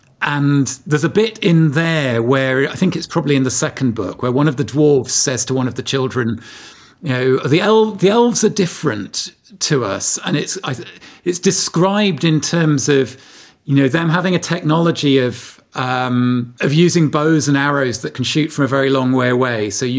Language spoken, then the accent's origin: English; Darlington, North East England, United Kingdom; I mean, I grew up in Darlington, which is not far from Richmond, North Yorkshire, actually, just across the border into County Durham.